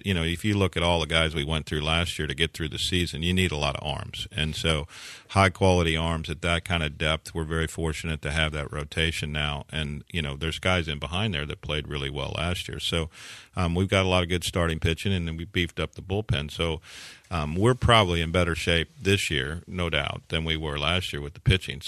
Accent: St. Louis, Missouri, United States; now in Houston, United States; I even looked at buying a piece of the Cardinals, but I couldn't get control. That's my hometown.

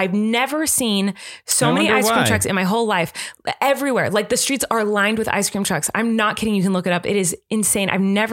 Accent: United States; I should know this. I'm an American, but the long water by the Washington Monument.

